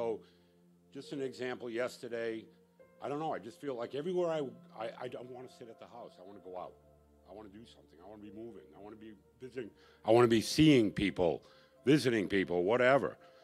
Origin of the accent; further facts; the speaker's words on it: Maine, United States; I said, I'm from Maine.